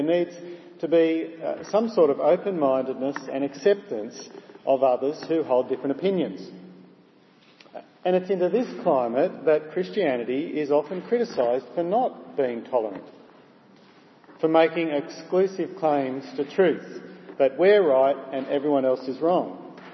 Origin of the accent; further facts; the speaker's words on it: Gosford, New South Wales, Australia; When I was growing up in Gosford in the 1970s